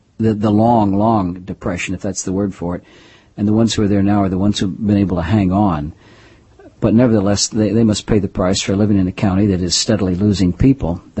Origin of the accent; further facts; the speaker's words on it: Kansas City, Missouri, United States; I'm from Kansas City, Missouri. Some people in the east or in the west, too, don't realize that there are two Kansas cities. I come from the Missouri side